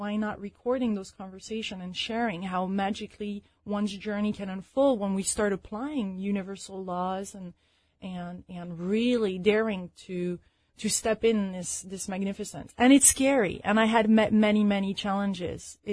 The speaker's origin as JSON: {"language": "English", "country": "France", "second_language": "English", "lives_now": "London, United Kingdom", "said": "In 2009, actually, I decided to move back to London. I'm originally from France."}